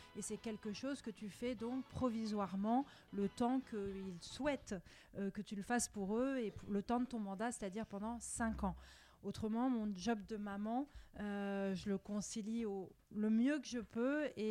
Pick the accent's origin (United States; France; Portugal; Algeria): France; Nancy, Grand Est; born there; now in Le Vésinet, France; moi, je suis née en province, à Nancy. Et puis, ma famille vient d'Europe de l'Est et puis d'Algérie.